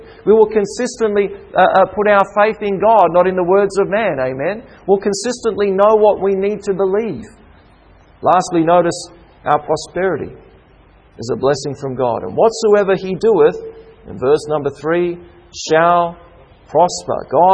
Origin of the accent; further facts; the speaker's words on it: Canberra, Australian Capital Territory, Australia; I grew up in Canberra, and when it gets to winter time, there are trees that lose their leaves altogether.